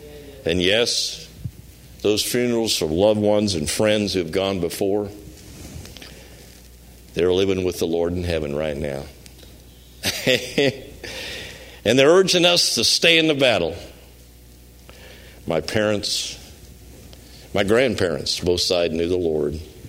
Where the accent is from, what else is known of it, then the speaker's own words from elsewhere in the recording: Kansas, United States; I was raised in Kansas. So I wasn't a farmer, but I had a lot of friends that were.